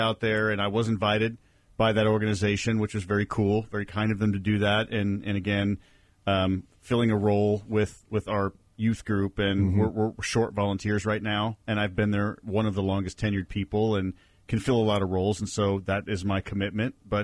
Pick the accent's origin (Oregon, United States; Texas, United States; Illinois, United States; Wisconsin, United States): Illinois, United States; Chicago; And that's because I'm from Chicago.